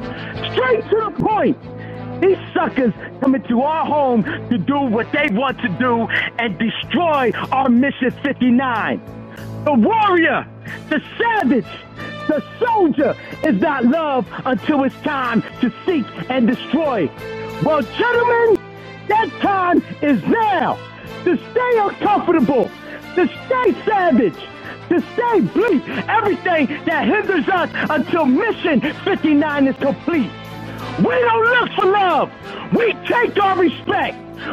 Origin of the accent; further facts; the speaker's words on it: Philadelphia, Pennsylvania, United States; from North Philly Hunter Park, a.k.a. the Star Major of Philly.